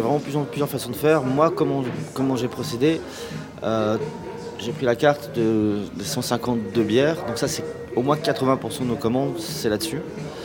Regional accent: France; now in Belgium; comme je te disais, je suis français. En France, la bière, c'est pas du tout ça.

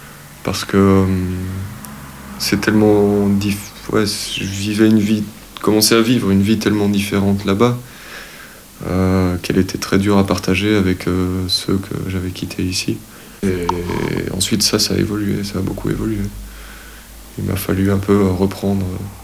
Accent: Brussels, Brussels-Capital Region, Belgium; now in Tarnac, France; j'ai 30 ans, j'ai grandi à Bruxelles, donc je suis, on va dire, bruxellois d'origine, mais j'habite maintenant en Limousin, en France, sur le plateau de Millevaches, dans un petit village qui s'appelle Tarnac.

